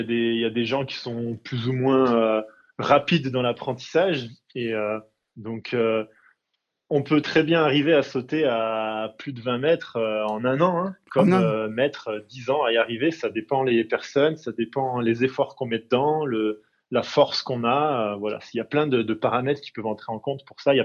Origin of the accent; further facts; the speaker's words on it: Saint-Claude, Bourgogne-Franche-Comté, France; J'ai grandi dans le Jura, à Saint-Claude.